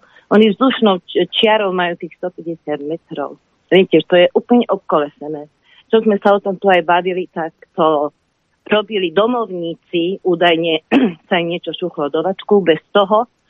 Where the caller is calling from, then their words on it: Nitra, Nitra Region, Slovakia; Sme poslucháčka z Nitry.